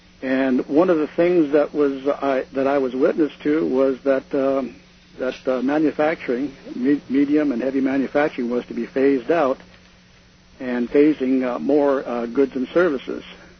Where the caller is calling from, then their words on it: Brewster, Washington, United States; I'm calling from Brewster, Washington.